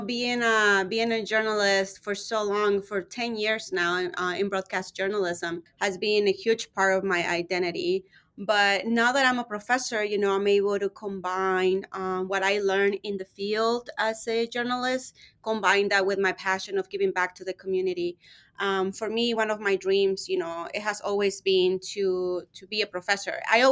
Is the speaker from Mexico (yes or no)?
yes; Sonora, Mexico; now in Tucson, United States; And so I'm born and raised in Sonora, Mexico.